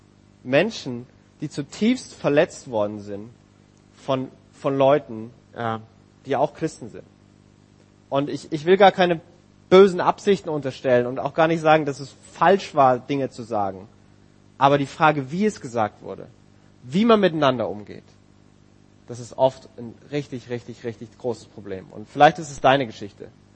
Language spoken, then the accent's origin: German; Bayreuth, Bavaria, Germany; ich bin hier in Bayreuth geboren und aufgewachsen